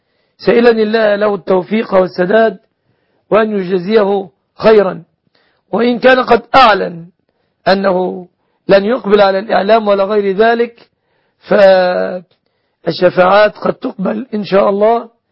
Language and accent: Arabic; Egypt; بلادنا مصر السنية